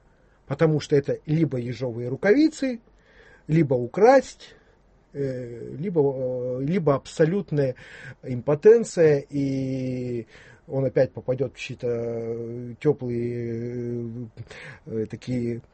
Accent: Russia; Меня тоже раздражает, как, даже не как россиянин, а как жителя Земли.

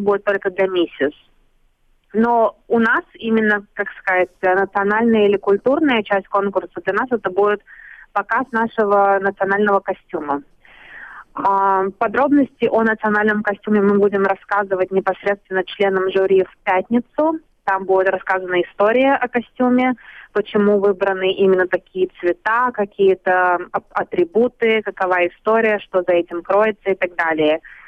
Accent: Saint Petersburg, Russia; born there; also born or lived in Ukraine; Дедушка сам по национальности татарин. Я родилась в Санкт-Петербурге.

